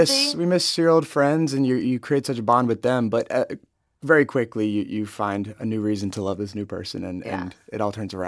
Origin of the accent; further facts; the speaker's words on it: East Coast, United States; I'm from the East Coast originally, so I'll have a lot of people in Jersey who will come up to the city and see me play.